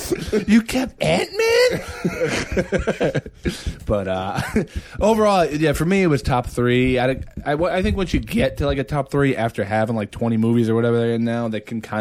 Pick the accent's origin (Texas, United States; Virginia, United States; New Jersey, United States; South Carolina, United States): New Jersey, United States; I grew up in Jersey, so right outside the New York market.